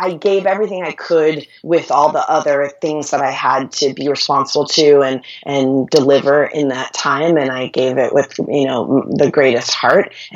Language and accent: English; West Virginia, United States; because I'm from West Virginia and those are my people.